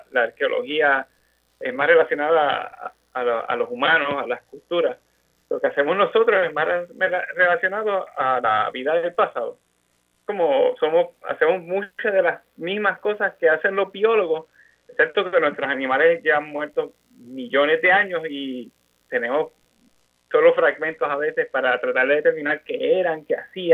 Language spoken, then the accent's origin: Spanish; Isabela, Puerto Rico; moved away; vivo bien lejos de Puerto Rico, mis raíces están allá, y, claro. Y de allá es que soy natural de Isabela, nací y criado allá.